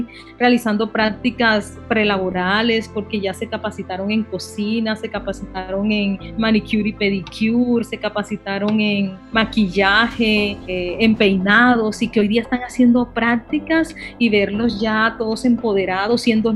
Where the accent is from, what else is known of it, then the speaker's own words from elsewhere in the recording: Colombia; necesitan de nosotros como adultos y como colombianos y colombianas